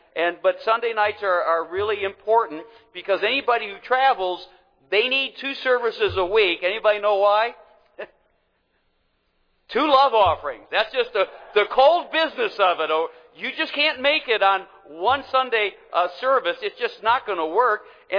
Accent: Cleveland, Ohio, United States; I am from Cleveland, the holy city, right?

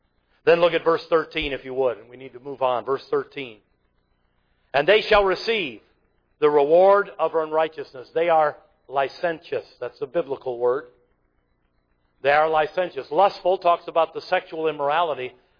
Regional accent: Michigan, United States; I grew up outside of Detroit, 1967, the Detroit race riots.

